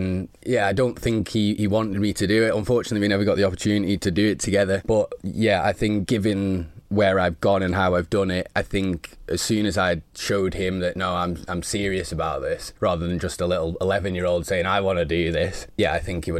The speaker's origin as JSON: {"language": "English", "country": "Isle of Man", "tie": "born or raised there", "said": "I'm 25. I'm born and bred on the Isle of Man."}